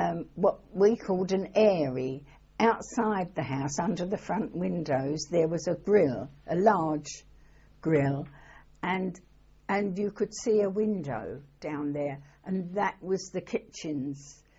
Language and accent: English; Camden, London, United Kingdom; I came from around that area, yes.